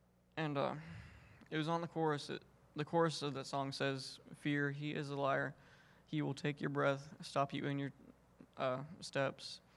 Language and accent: English; Pennsylvania, United States; Like Clint said, we are from the north. I grew up in Pennsylvania. We moved down here in 2013 in June.